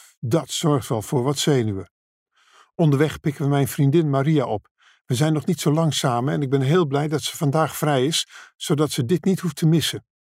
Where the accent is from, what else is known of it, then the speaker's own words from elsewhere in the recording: Echt, Limburg, Netherlands; Dit is waar ik ben opgegroeid. In het midden-Limburgse dorp Echt, om precies te zijn. Hier vlakbij.